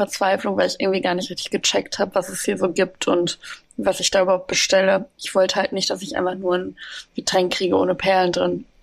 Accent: Bielefeld, North Rhine-Westphalia, Germany; es gibt so einen Sushi-Laden in meiner Heimatstadt in Bielefeld.

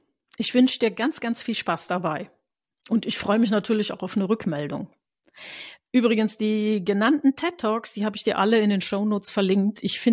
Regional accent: Rhineland, Germany; für mich als Rheinländer ist es schwer.

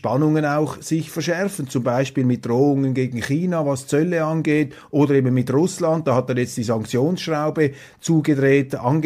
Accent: Switzerland; Und die Frage, die wir uns als Schweizer stellen müssen

